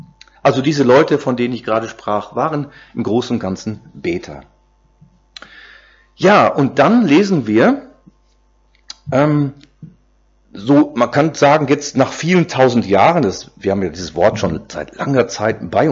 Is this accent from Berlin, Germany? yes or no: no; North Rhine-Westphalia, Germany; Als ich nach Schleswig-Holstein kam, Mitte der 70er Jahre, ich komme sonst aus NRW, ich bin Sauerländer